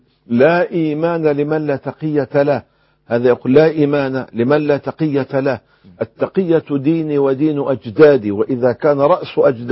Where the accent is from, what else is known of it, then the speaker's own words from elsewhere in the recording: Mecca, Makkah Province, Saudi Arabia; شارع العزيزية عندنا في مكة